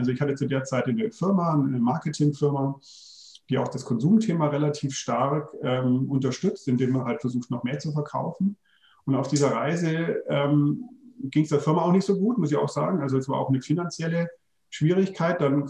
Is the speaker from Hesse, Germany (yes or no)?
no; Bavaria, Germany; ich komme ja aus der Region von München und war immer am Starnberger See paddeln.